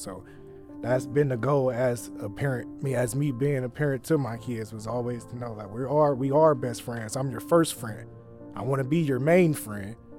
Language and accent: English; Toledo, Ohio, United States; because maybe I'm from Toledo, so I count as a Toledo citizen.